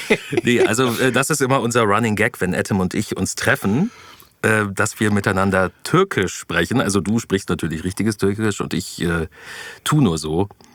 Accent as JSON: {"language": "German", "town": "Osnabrück", "region": "Lower Saxony", "country": "Germany", "tie": "born or raised there", "said": "Und dann sind wir nach Osnabrück gezogen. Also eigentlich ist Osnabrück sozusagen meine Hood und die Stadt, wo ich aufgewachsen bin, wo ich dann zwölf Jahre verbracht habe."}